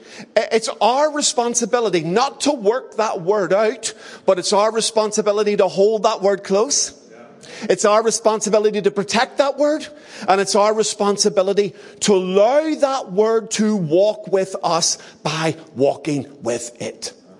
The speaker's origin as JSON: {"language": "English", "town": "Belfast", "region": "Northern Ireland", "country": "United Kingdom", "said": "I came from the Shankle, so this is an action figure."}